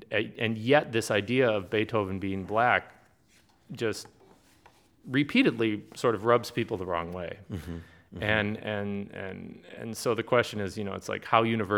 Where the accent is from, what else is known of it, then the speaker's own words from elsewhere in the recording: Niles, Illinois, United States; I grew up in Niles, Illinois, and I'm here because I'm back visiting my parents in Niles, Illinois. And I went to St. John Brebeuf School in Niles, and then I was a graduate of Maine East.